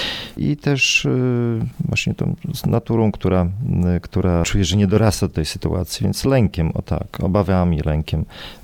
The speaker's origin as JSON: {"language": "Polish", "town": "Korycin", "region": "Podlaskie Voivodeship", "country": "Poland", "tie": "born or raised there", "said": "pochodzę z Podlasia, właśnie mogę powiedzieć moje umiłowane Podlasie, tutaj między Białymstokiem a Augustowem, bardzo piękne tereny. Tam się urodziłem, w parafii Korycin. Tam się wychowałem"}